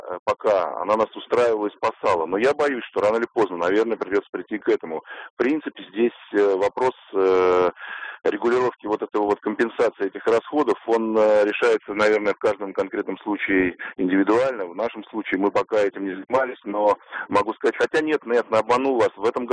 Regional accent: Moscow, Russia; я из Москвы.

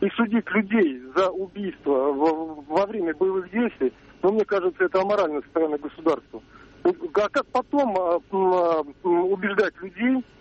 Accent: Orenburg, Orenburg Oblast, Russia; я из города Оренбурга.

